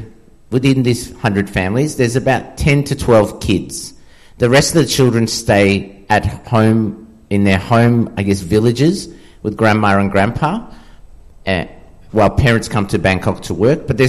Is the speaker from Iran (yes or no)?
yes; Iran; I grew up in Iran, and it was the same.